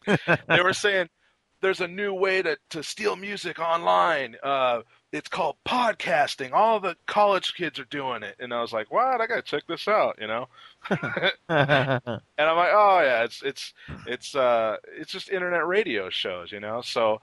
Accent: California, United States; And then, you know, I grew up in Orange County. So I've always been around Disneyland, and it's always been a love of mine.

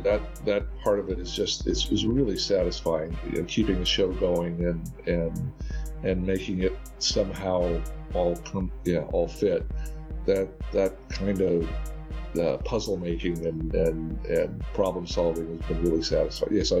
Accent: Tennessee, United States; now in Los Angeles, United States; I'm from East Tennessee, and where a lot of my friends came out here because we loved movies

